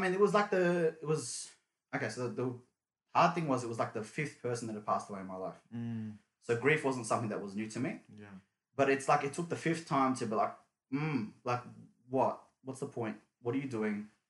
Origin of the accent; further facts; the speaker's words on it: Meadow Heights, Victoria, Australia; Melbourne, Turkish background. Both my parents are Turkish from Izmir, in Where did I grow up? I grew up in Meadow Heights, Broadmeadows area.